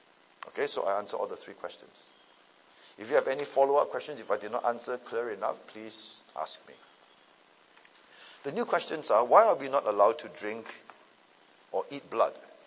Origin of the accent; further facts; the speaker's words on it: Seremban, Negeri Sembilan, Malaysia; I still remember when I was in Malaysia, I was from Seremban. By the way, I grew up in Seremban.